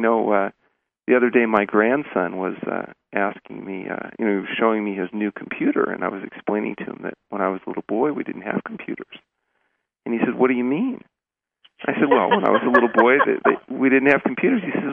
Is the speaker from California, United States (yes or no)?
yes; Long Beach, California, United States; Actually, I grew up in Southern California, down there in Long Beach, home of the Bloods and the Crips.